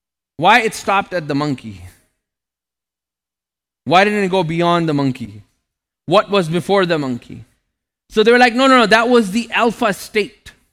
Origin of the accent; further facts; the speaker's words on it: Toronto, Ontario, Canada; I grew up with him in Toronto.